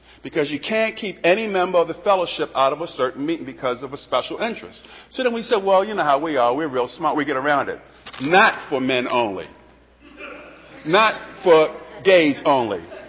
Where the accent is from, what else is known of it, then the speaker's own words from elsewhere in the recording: Baltimore, Maryland, United States; I'm from Baltimore. We always thought that Dundalk was another country.